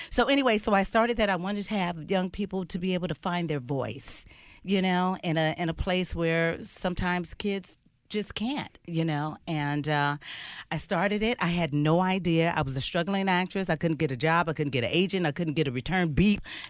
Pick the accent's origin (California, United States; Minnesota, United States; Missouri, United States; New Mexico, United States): California, United States; Los Angeles; I grew up in South